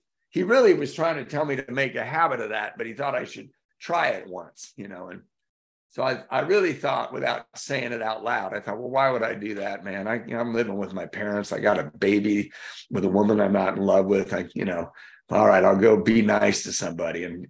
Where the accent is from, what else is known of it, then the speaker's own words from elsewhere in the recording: Hawthorne, California, United States; were kind of near where I grew up in Hawthorne.